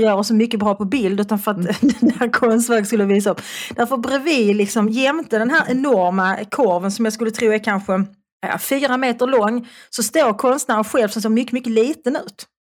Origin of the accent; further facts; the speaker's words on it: Malmö, Skåne, Sweden; accent: Malmö; also born or lived in Svedala / Lund / Österlen / Stockholm; Sen flyttade jag tillbaka till Malmö så fort jag kunde, det vill säga när jag var 18 år. Sen har jag bott många, många år i Lund, jag har bott många år på Österlen. Jag har faktiskt bott en del i Stockholm också, men jag håller fast i min malmitiska.